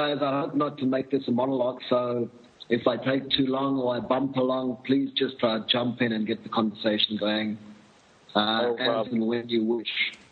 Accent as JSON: {"language": "English", "country": "South Africa", "tie": "born there", "said": "I'm a South African by birth."}